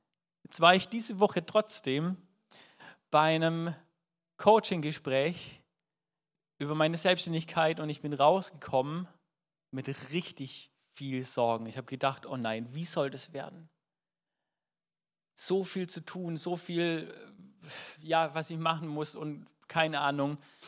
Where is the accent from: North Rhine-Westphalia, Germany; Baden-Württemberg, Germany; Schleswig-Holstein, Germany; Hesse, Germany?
Baden-Württemberg, Germany; Würde ich als Schwabe auf jeden Fall sagen.